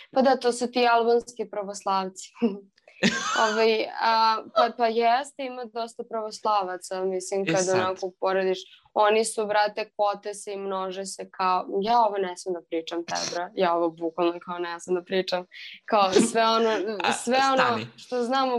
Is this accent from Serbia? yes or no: yes; Serbia; ja kao Srpkinja i kao Srpkinju mene boli to. I boli u smislu moji preci su sa Kosova